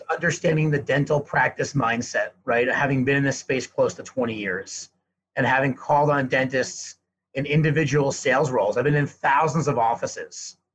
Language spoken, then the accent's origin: English; New York, United States; now in Denver, United States; I grew up in the city on the Upper East Side. If you're from New York, you just call it the city, I guess. I went to high school in the Bronx